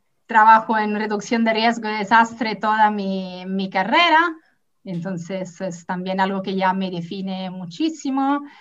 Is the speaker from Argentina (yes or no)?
no; Italy; moved away; yo salí de Italia ya bastante joven porque dije, voy a estudiar antropología.